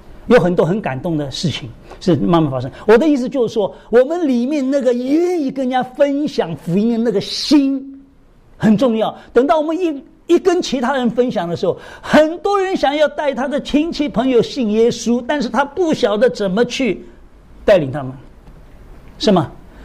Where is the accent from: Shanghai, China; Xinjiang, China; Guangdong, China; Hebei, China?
Shanghai, China; 我们上海人是做生意的。